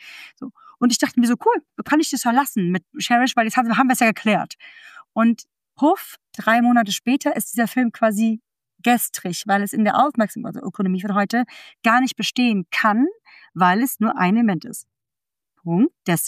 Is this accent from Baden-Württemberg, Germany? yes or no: no; Frankfurt, Hesse, Germany; Ich bin aus Frankfurt